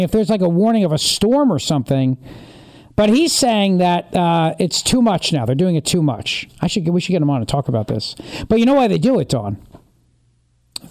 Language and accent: English; New Jersey, United States; And I said, no, you know, I'm from South Jersey.